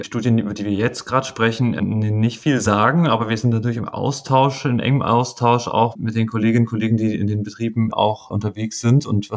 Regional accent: Riesa, Saxony, Germany; in meiner Heimatstadt Riesa

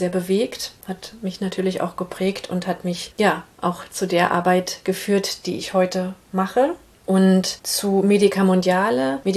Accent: Berlin, Germany; born there; Ich bin in Ost-Berlin geboren, 1980.

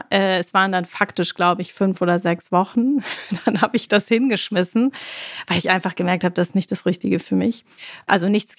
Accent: Leer, Lower Saxony, Germany; Ich komme zwar aus Leer Ostfriesland, da gibt es nicht so viele Museen

